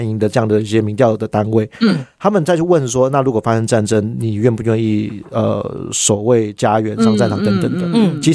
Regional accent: Taiwan; 去影响我们台湾人对于自己政府的信任

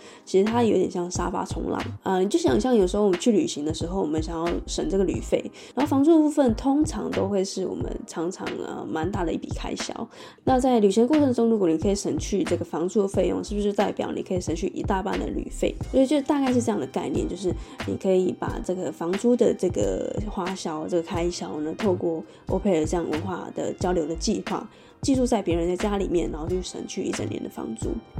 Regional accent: Taiwan; 因为是身为台湾人，其实跟香港有蛮多的共同的这个处境的心得可以分享

